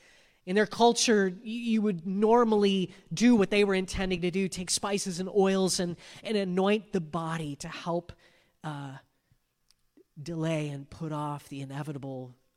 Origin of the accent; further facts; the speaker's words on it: San Bernardino, California, United States; I'm from the Inland Empire, San Bernardino